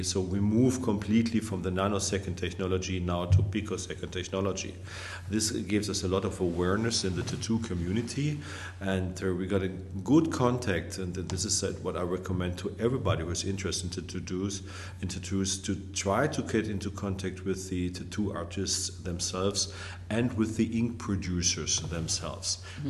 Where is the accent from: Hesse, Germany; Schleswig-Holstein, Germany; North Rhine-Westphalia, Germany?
North Rhine-Westphalia, Germany; Bochum; My hometown, my home university is called Bochum.